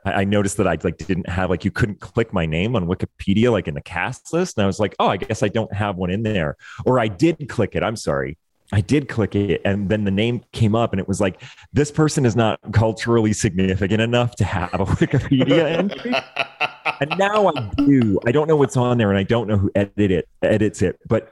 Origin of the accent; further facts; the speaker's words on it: Maine, United States; My hometown has 2,000 people in it, and my closest neighbor was like a 3/4 of a mile. Like, you don't see anybody anyway. We were there all summer, and Maine is like an incredible place